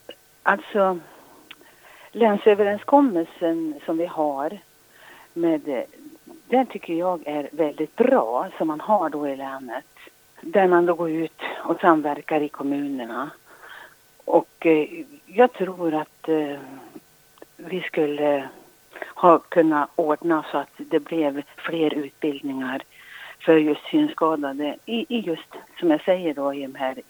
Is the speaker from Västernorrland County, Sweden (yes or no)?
yes; Fränsta, Västernorrland County, Sweden; och jag är ifrån Fränsta, Ånge kommun. Jag är 68 år.